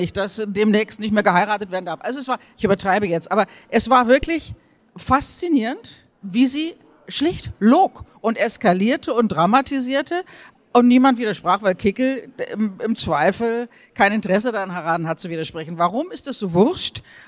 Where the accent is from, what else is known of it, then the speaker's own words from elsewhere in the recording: Germany; moved away; Also ich lebe jetzt seit 10 Jahren nicht mehr in Deutschland, aber so viel kriege ich als Deutsche immer noch